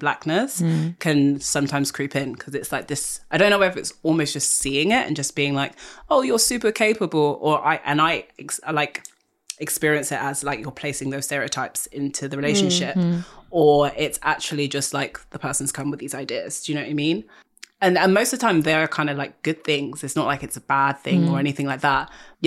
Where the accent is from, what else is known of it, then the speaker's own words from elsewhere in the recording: London, United Kingdom; I think for me, just because my tastes growing up in London, my taste has always just been so broad.